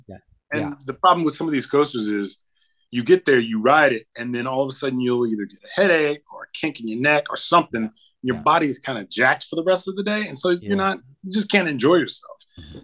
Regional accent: Virginia, United States; I grew up in Virginia, and so we had this spot called King's Dominion, which was down by Richmond

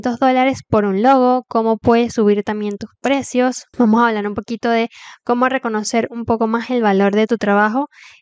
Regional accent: Venezuela; había una crisis complicada en mi país que es Venezuela.

